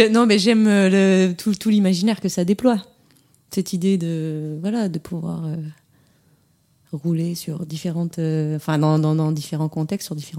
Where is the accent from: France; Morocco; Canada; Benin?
Canada; on l'aura compris, je suis canadienne